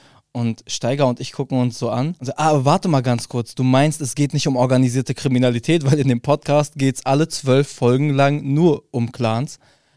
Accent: Berlin, Germany; ich bin ein Berliner Kanake, der Kunst macht

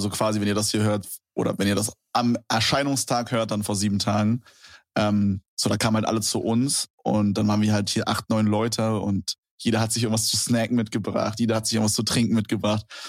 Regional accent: Berlin, Germany; Und ich komme ja aus Berlin

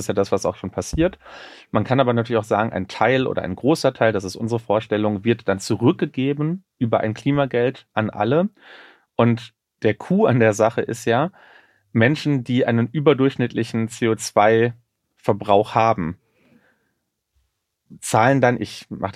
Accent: North Rhine-Westphalia, Germany; Ich komme aus dem Ruhrgebiet

